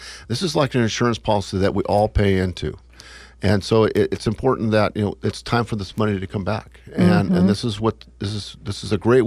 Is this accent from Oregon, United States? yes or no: yes; Oregon, United States; Well, first, Oregon doesn't have very many disasters. I'm from Oregon.